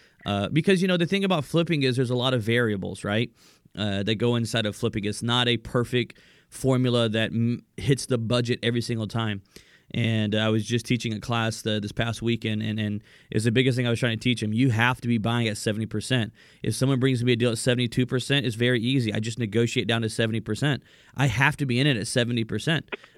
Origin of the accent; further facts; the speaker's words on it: Atlanta, Georgia, United States; I've got a live trainings happening in Atlanta, Georgia as well, right here in my hometown.